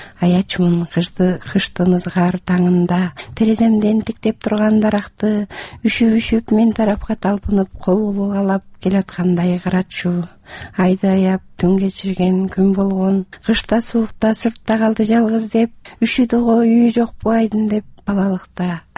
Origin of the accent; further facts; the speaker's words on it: Naryn Region, Kyrgyzstan; now in Osh, Kyrgyzstan; Мен эми Оштун келинимин, өзүм нарындыкмын.